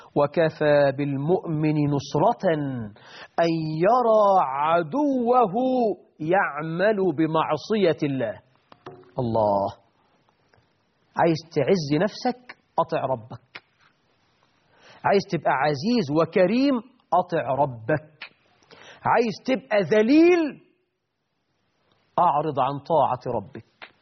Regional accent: Egypt; ده النهاردة يا سعيد عندنا في مصر من يحارب شريعة الله

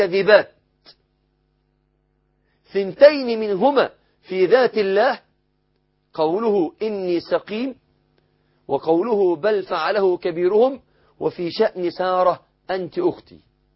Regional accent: Egypt; عندنا في مصر كده يلبس الجلابية مزديري

